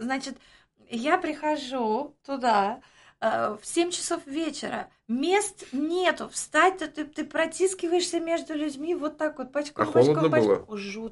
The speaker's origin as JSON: {"language": "Russian", "town": "Samara", "region": "Samara Oblast", "country": "Russia", "said": "ну, я уже сказала, я из Самары."}